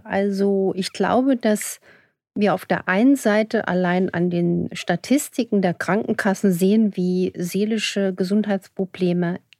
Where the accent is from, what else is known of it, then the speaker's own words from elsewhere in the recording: Saarland, Germany; wir kommen ja aus dem Saarland